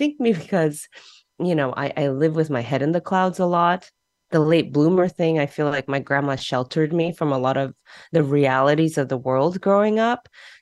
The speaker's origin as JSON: {"language": "English", "country": "United States", "tie": "born or raised there", "said": "when I was growing up in the States as an immigrant, formerly undocumented immigrant"}